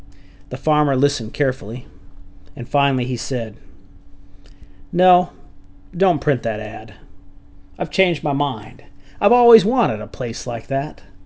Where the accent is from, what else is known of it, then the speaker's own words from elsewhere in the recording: Florida, United States; when I was growing up in Florida, as a boy, my dad and I used to watch football on Sundays.